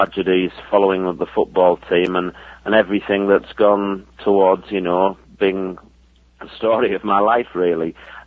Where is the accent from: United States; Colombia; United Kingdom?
United Kingdom; Middlesbrough, North East England; I grew up through that era supporting my hometown club, Middlesbrough.